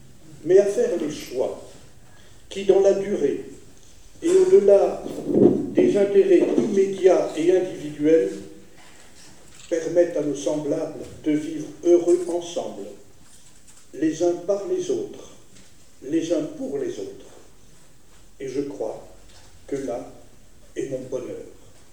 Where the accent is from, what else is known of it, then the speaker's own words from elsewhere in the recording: France; Je suis français. J'aime mon pays.